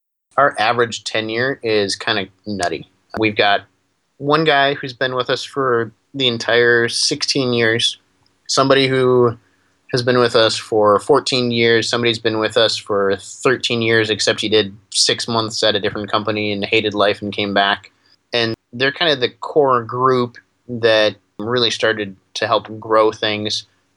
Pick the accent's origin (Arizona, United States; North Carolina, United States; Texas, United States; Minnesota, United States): Minnesota, United States; from Minnesota.